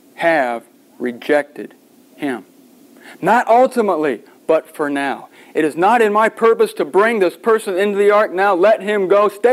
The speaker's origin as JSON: {"language": "English", "town": "Canton", "country": "United States", "said": "I'm from Canton."}